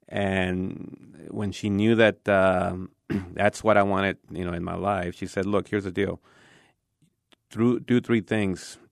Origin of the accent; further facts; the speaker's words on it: Mexico; moved away; I mean, I'm the oldest of nine. We came from Mexico with the hope.